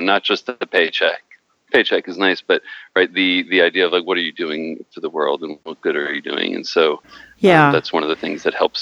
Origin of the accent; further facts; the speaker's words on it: Queens, New York, United States; now in Alameda, United States; Yes, I have been in Alameda, California for about 4 years now. And Alameda is this beautiful little town right between Oakland and San Francisco in the Bay Area of California. Yet I was born and raised in Queens